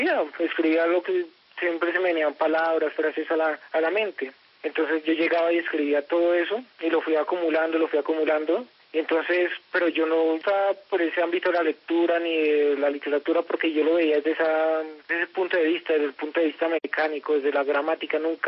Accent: Bogotá, Colombia; Bueno, pues yo soy un joven bogotano

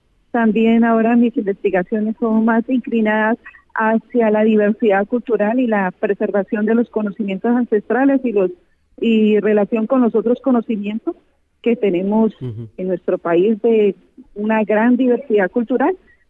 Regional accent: Timbío, Cauca, Colombia; Yo soy oriunda de Tindiro, Cauca, un municipio al sur de Popayán, de la capital blanca del país, y estudié en una institución pública conocida como en Colegio Mixto Carlos Albán.

